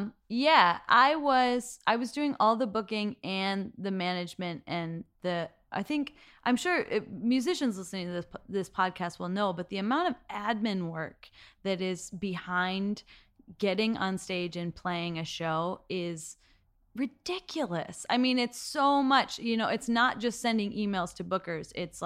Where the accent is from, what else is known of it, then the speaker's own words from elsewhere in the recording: Seattle, Washington, United States; We're all from Seattle, so I don't know.